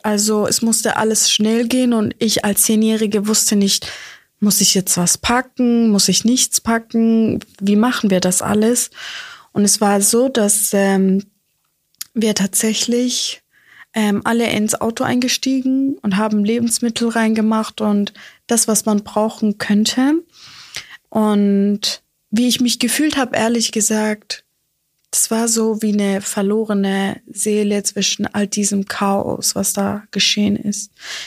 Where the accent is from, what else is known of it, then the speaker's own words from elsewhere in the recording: Iraq; Wenn ich an meine Kindheit in Irak denke, vor dem Krieg, dann erinnere ich mich, wie wir mit der ganzen Familie picknicken waren in den Bergen, wie wir zusammen gegrillt haben, wie wir unseren heiligen Ort Lalisch besucht haben